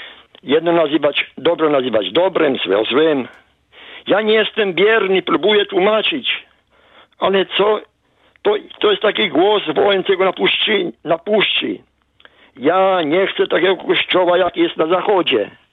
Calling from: Łomża, Podlaskie Voivodeship, Poland; z Łomży, z domowego kościoła.

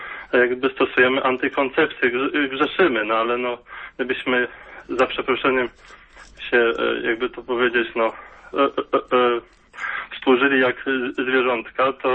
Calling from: Dąbrowa, Kuyavian-Pomeranian Voivodeship, Poland; Jestem z Dąbrowy, okolicy Mogilna w Kujawsko-Pomorskim

